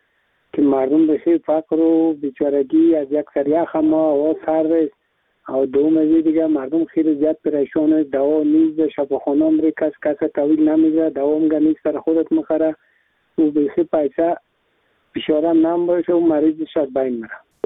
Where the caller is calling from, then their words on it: Ghazni, Afghanistan; یک نفر کارگر هستم، هشت نفر من خود خانه هستم. از زول سالی غزنی ولایت اردو با تماس شدم